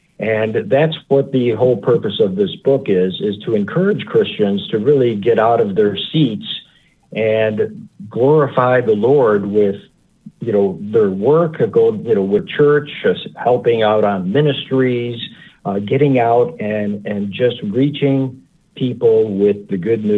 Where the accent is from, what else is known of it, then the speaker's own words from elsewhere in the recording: Chicago, Illinois, United States; And I was brought up in Chicago, so I was like, go ahead, give me your best shot.